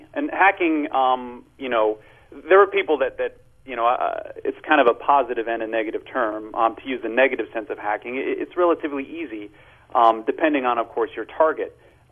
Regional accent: California, United States; Now, personally, I grew up in California, so it was a natural fit for me to come back here.

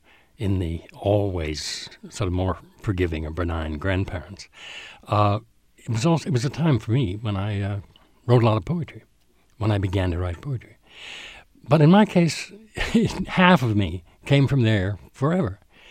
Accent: Connecticut, United States; born there; I was born in Connecticut. My mother went to Bates College in Maine, where she met this Connecticut man, who was my father.

